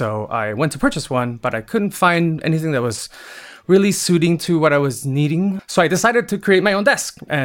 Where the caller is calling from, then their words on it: California, United States; I am calling in from Orange County, California.